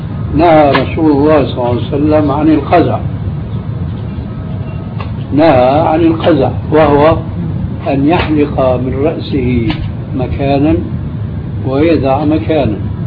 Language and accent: Arabic; Syria; هي كذا تعرف عندنا في سوريا